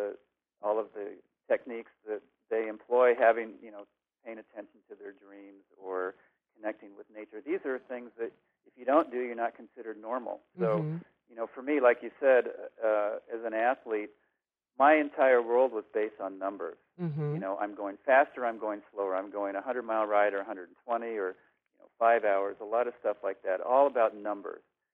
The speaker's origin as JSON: {"language": "English", "country": "United States", "tie": "born or raised there", "said": "Well, you know, I grew up in America, you know, as we all have here, probably most people listening."}